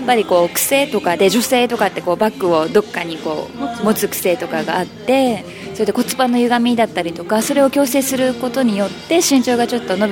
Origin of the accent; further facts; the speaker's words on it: Urasoe, Okinawa, Japan; 浦添です。